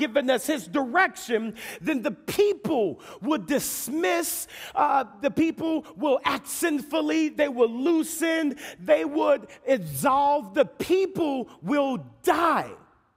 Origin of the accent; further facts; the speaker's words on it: Missouri, United States; I'm from the Show Me State anyway.